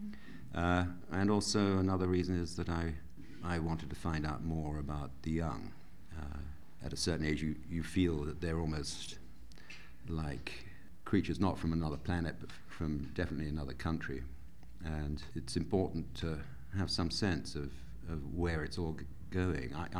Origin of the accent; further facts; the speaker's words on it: Swansea, Wales, United Kingdom; Then I grew up in Swansea in South Wales.